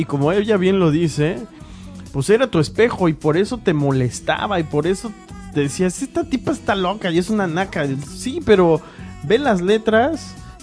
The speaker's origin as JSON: {"language": "Spanish", "country": "Mexico", "said": "todos somos mexicanos y todos estamos en este magnífico país"}